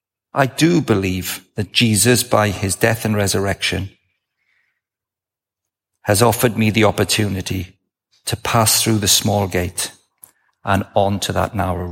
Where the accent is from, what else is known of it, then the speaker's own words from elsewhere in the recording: Wales, United Kingdom; Being Welsh, I'd best keep it simple.